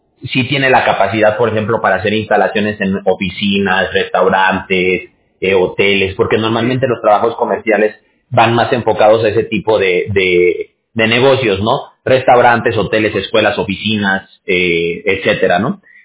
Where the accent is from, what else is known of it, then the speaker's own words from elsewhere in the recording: Mexico City, Mexico; Bueno, yo soy de la Ciudad de México. Yo nací allá en la Ciudad de México.